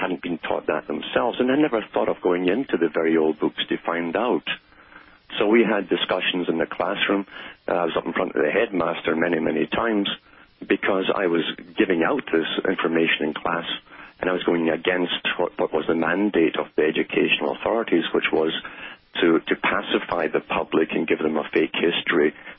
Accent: United Kingdom; I saw it all around me, in fact, growing up in Britain.

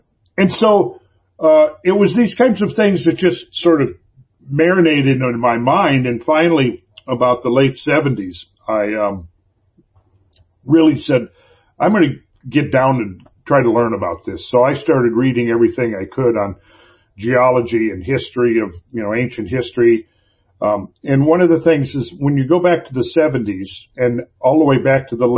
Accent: Minnesota, United States; That's where I grew up in Minnesota.

